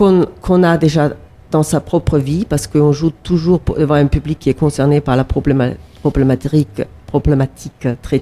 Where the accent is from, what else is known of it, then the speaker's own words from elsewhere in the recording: Austria; French is a second language; Donc moi, je suis d'origine autrichienne, déjà. Je peux peut-être commencer comme ça, tout mon petit accent.